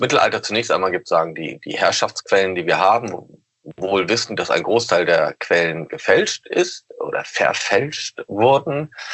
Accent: Osnabrück, Lower Saxony, Germany; Ich komme nämlich auch aus Osnabrück.

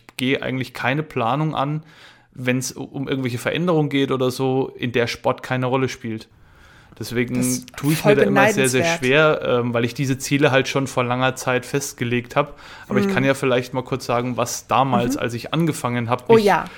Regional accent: Bavaria, Germany; Aguzzi, sagt man bei uns in Franken.

